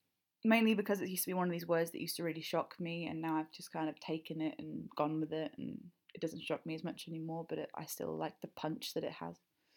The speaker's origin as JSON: {"language": "English", "region": "England", "country": "United Kingdom", "accent": "English, slightly southern", "said": "my accent is so, like, base level, basic as fuck English."}